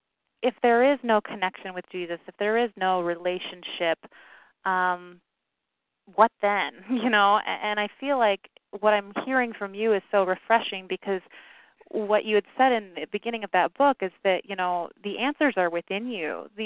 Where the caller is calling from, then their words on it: Ohio, United States; I'm calling from Ohio.